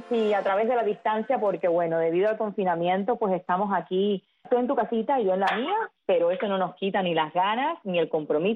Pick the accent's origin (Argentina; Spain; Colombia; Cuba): Cuba; como cubanos